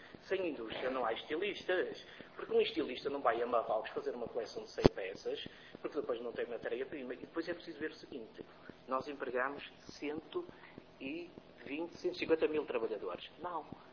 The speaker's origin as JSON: {"language": "Portuguese", "town": "Vizela", "region": "Braga", "country": "Portugal", "said": "Eu sou também da zona de Guimarães, neste caso de Vizela"}